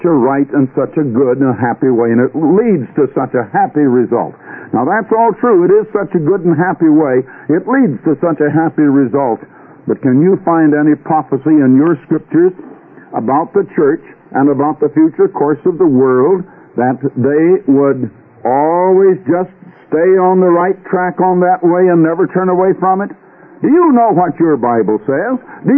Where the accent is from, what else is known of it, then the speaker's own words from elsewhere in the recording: Iowa, United States; also born or lived in Illinois; I was born and raised in Iowa, went completely through school in Iowa.